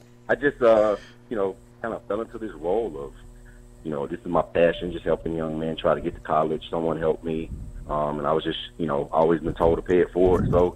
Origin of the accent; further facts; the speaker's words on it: Deerfield, Florida, United States; Okay, I'm from originally from Deerfield, Florida, South Florida.